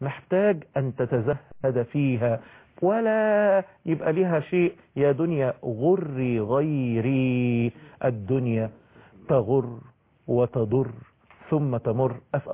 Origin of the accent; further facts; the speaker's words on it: Egypt; ايه اللي خلانا احنا في بلدنا مصر علينا ديون بالتريليونات؟